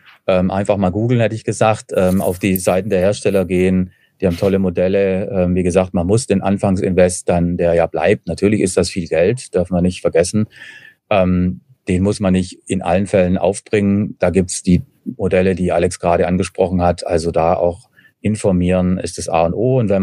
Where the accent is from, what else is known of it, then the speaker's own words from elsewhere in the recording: Rosenheim, Bavaria, Germany; born there; Ich bin auch gebürtiger Rosenheimer, auch wenn man es nicht mehr hört.